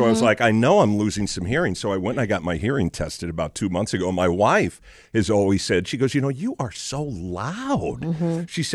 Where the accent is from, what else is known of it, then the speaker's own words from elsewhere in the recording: Chicago, Illinois, United States; so I'm from Chicago. I'm kind of a loud guy.